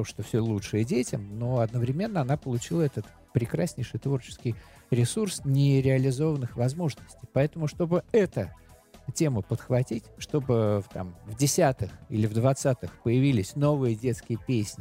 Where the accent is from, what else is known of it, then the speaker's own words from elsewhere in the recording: Moscow, Russia; Москвы, моего родного города, в котором я живу